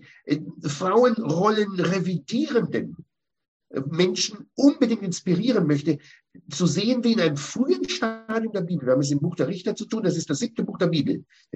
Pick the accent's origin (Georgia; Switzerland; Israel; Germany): Israel; in der Zeit, in der ich in Israel aufwuchs